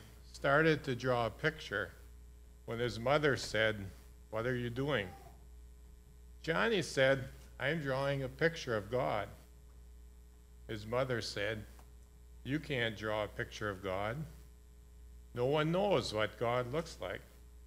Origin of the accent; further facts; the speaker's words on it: Oostburg, Wisconsin, United States; now in Milwaukee, United States; We grew up in Oostburg.